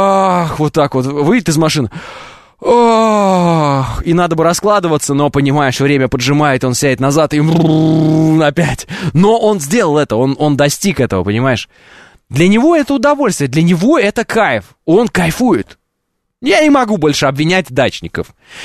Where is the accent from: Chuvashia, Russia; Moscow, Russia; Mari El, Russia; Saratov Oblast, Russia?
Moscow, Russia; Я русский! Я из России! Я из Москвы!